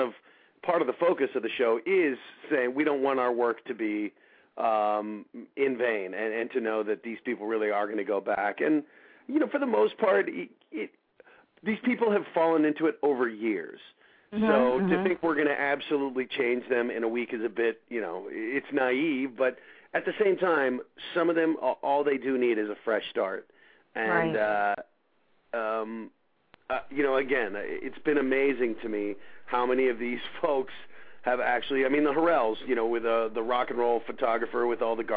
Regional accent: Colorado, United States; I'm from Colorado, so I was pulling for the Nuggets.

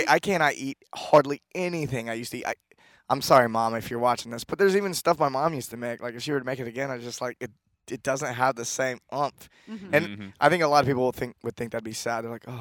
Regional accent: the South, United States; I'm from the South, and I used to love those things.

